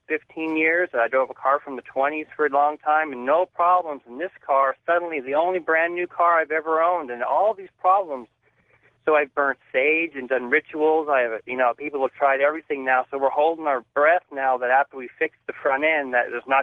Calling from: Chatsworth, California, United States; I'm calling from Chatsworth, California.

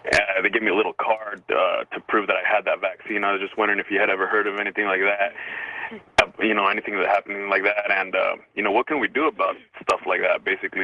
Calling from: El Centro, California, United States; I'm calling from El Centro, California.

